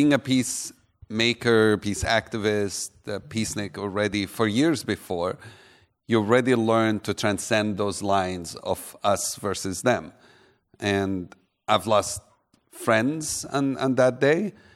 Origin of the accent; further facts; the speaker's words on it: Bethany, West Bank, Palestine; I grew up in just outside Jerusalem in Bethany.